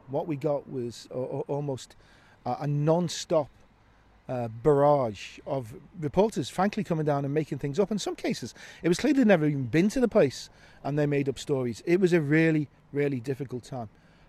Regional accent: Norris Green, North West England, United Kingdom; I was brought up in Norris Green and Croxteth. My cousins were in Croxteth.

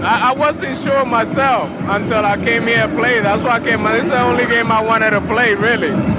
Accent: Bronx, New York, United States; I'm from here, from the Bronx.

